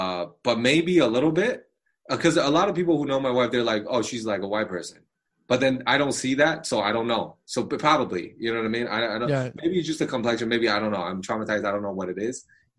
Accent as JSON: {"language": "English", "country": "Taiwan", "said": "We're definitely a little bit more open-minded and open."}